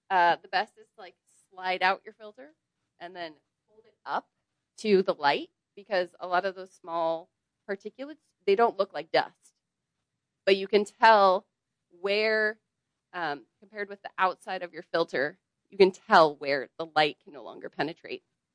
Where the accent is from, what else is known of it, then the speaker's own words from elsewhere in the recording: Edmonds, Washington, United States; also born or lived in Quebec; So I'm from Washington. I grew up in Edmonds.